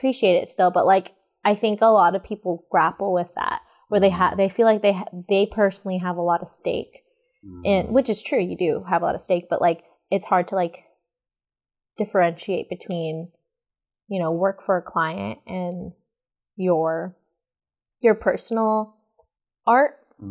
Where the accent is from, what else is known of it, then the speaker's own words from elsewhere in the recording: Carson, California, United States; Even though, like, I think because I am Filipino and I grew up, like all of my friends are from Carson.